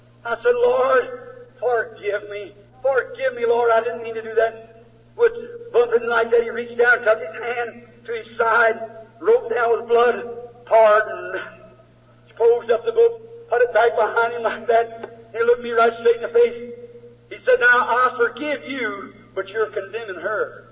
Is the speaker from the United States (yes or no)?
yes; United States; Now, I'm an American.